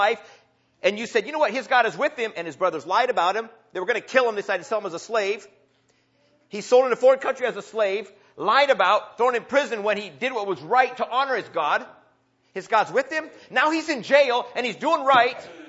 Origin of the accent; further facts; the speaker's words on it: Iowa, United States; And I grew up in Iowa, and in Iowa, everybody likes the Hawkeyes because there's no professional sports there